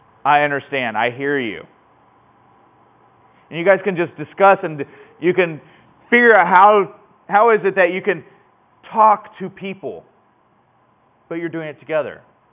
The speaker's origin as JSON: {"language": "English", "region": "California", "country": "United States", "said": "Oh, I'm a Californian. We're so much better than you."}